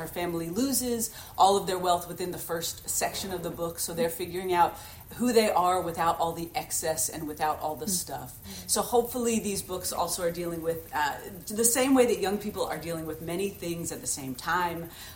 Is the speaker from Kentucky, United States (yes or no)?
yes; Kentucky, United States; I'm originally from Kentucky.